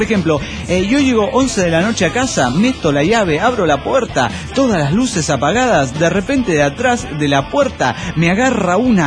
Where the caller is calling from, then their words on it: Dallas, Texas, United States; de Dallas, Texas.